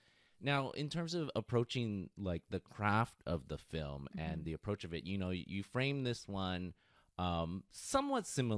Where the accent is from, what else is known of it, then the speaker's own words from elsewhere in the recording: San Francisco, California, United States; like I'm from San Francisco and there's this kind of like, you know, second city mentality, right?